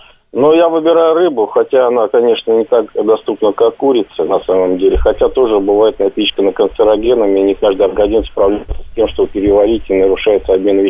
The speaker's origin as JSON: {"language": "Russian", "region": "Urals", "country": "Russia", "tie": "born or raised there", "said": "Регион Уральский."}